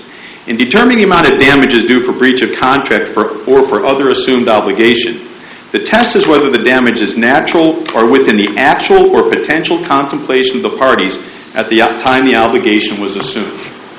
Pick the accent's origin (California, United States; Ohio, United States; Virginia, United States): Virginia, United States; I'm from Loudoun County.